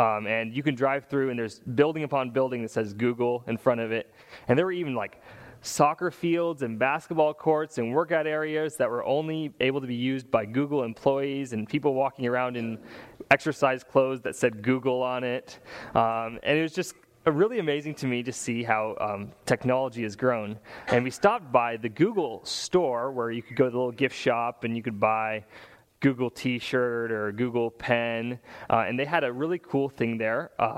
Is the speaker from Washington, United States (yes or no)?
yes; Walla Walla, Washington, United States; And so I said I was from Walla Walla